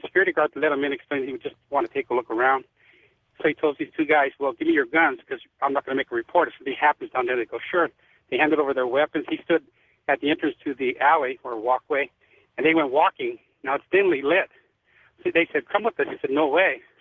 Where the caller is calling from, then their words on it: Monterey Park, California, United States; I'm calling from Monterey Park.